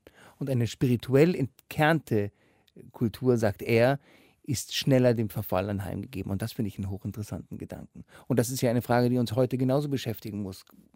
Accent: Berlin, Germany; Aber trotzdem ist es für mich als Berliner immer wieder schön

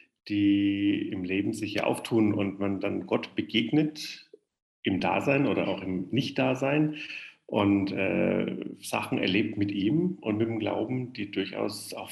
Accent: Bavaria, Germany; now in Munich, Germany; München ist für uns beide sehr wichtig, obwohl wir beide keine gebürtigen Münchner sind. Also man hört es am Dialekt, ich bin Franke, also evangelischer Franke im katholischen München.

